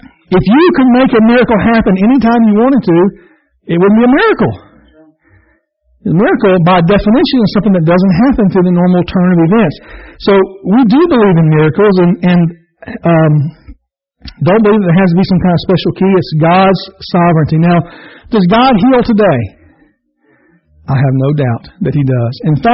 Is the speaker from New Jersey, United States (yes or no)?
no; Louisiana, United States; Town Talk might have a bigger article because I'm from Central Louisiana